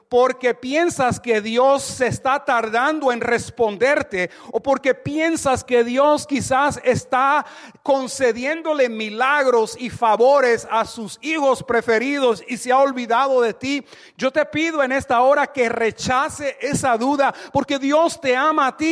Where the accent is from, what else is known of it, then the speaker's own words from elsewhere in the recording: Puerto Rico; Dicen en mi pueblo allá, Puerto Rico, hay personas que no creen ni en la luz eléctrica, aleluya.